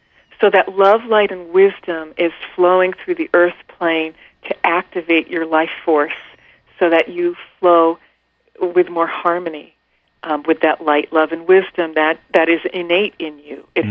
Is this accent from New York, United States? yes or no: yes; Queens, New York, United States; I grew up in Queens, New York.